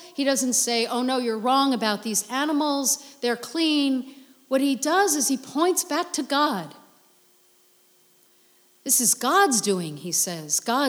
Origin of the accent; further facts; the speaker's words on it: New York, United States; You're from New York? I'm from New York too.